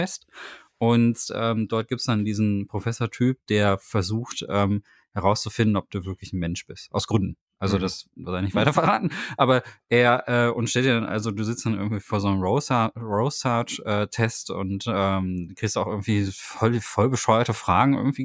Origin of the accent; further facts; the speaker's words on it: Germany; aber ich glaube, wir sind da als Deutsche aber auch ein bisschen befangen, als Leute, die in Deutschland leben.